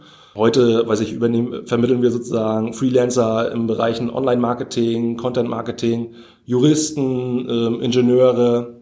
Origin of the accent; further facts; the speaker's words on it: Hamburg, Germany; Ich komme aus Hamburg auf der Alster